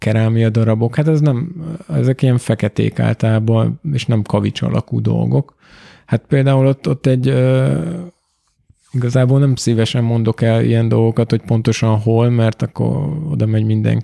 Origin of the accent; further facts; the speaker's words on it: Göd, Pest, Hungary; Hát nekem a Gödi-sziget a szívem csücskát, mert ott nőttem föl, meg most is ott lakok, de csak télen, amikor nincs ott senki.